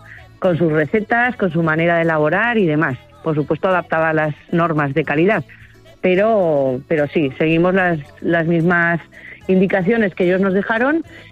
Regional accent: Aragon, Spain; son todos productos aragoneses, porque son los que se hacían en mi familia y somos de Mieres de Aragón.

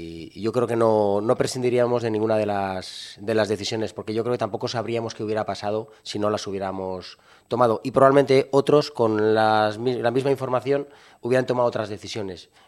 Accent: Aragon, Spain; No voy a salir gallego. Yo soy aragonés y de pura cepa.

